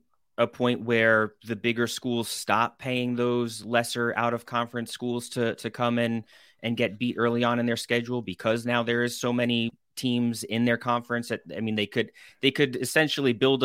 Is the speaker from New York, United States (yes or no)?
yes; Long Island, New York, United States; I grew up in New York on Long Island, and I went to St. John's.